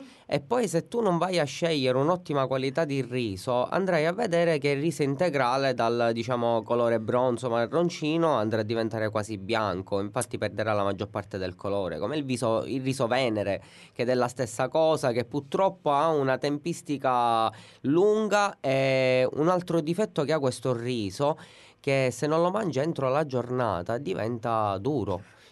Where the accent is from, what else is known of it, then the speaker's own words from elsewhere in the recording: Sicily, Italy; dato che siamo siciliani